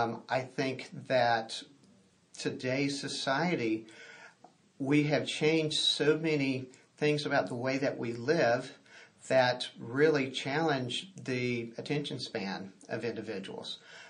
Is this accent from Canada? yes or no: no; Geneva, Alabama, United States; I grew up in Geneva, Alabama, down in the Wiregrass area of the States. I'm proud to call that home.